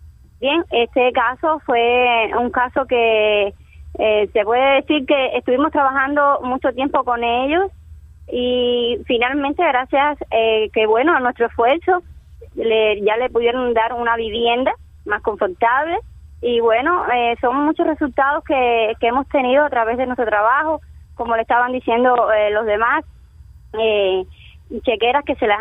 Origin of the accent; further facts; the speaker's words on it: Pinar del Río, Cuba; ahí como somos de Pinar del Río, nos empezamos a relacionar más